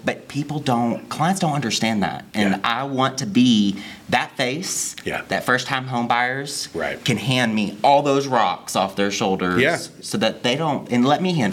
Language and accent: English; Granbury, Texas, United States; Yes, born and raised.